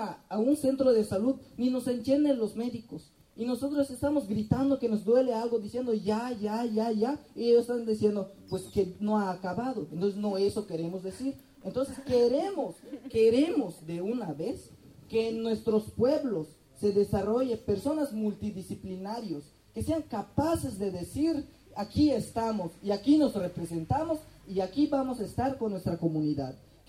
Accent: Kiste'il, Yucatán, Mexico; yo vengo de Quisteil, que es municipio de Yashkaba, una comunidad muy pequeña

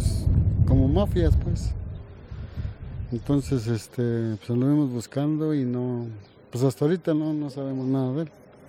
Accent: State of Mexico, Mexico; Yo soy del Estado de México

